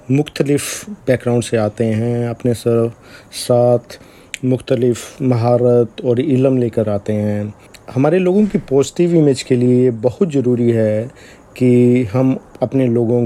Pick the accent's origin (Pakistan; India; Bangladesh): India; Shimla, Himachal Pradesh; میرا بچپن بھی شملہ میں بیتا تھا